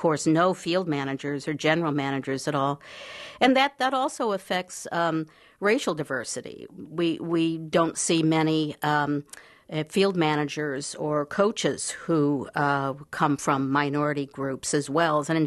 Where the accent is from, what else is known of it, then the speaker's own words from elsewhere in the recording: St. Louis, Missouri, United States; I grew up in St. Louis and played for a team.